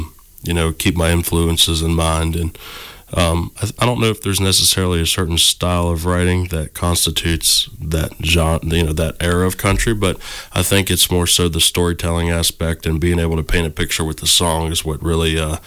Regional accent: Madison County, Virginia, United States; also born or lived in Charlottesville; I'm from Charlottesville, Virginia, but I grew up in Madison County, Virginia, which is about middle of the state.

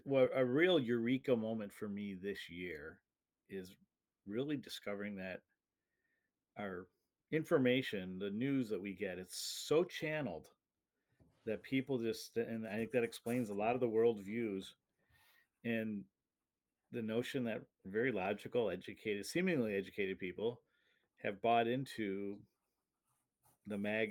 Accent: Shelby, Michigan, United States; growing up in Shelby, Michigan, you know, in the western part of the state, population 5,000, NPR public radio was your source for news

